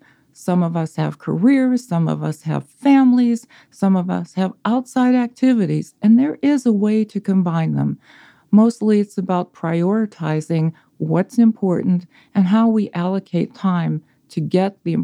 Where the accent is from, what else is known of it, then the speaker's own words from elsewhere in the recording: Pennsylvania, United States; In my area, my hometown, which is in western Pennsylvania in the United States, we had a very famous television broadcaster who was a polio survivor.